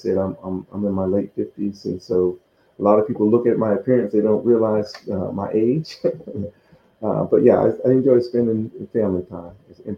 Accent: Chesapeake, Virginia, United States; So when I grew up in the Virginia coastal area in Chesapeake, Virginia Beach, so inshore, offshore fishing.

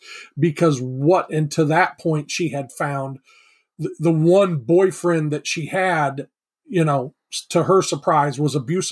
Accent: Camden, South Carolina, United States; born there; So I was born in Camden, South Carolina, and I was raised in a predominantly Southern Baptist family.

